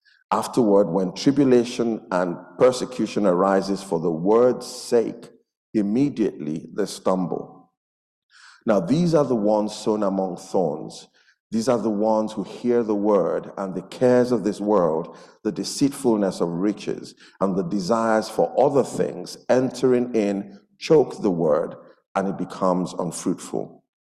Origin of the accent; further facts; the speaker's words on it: Nigeria; I come from Nigeria.